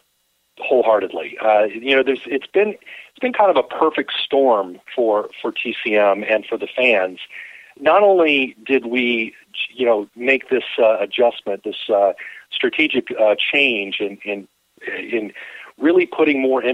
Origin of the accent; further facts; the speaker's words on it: Georgia, United States; Yeah, I grew up here in Georgia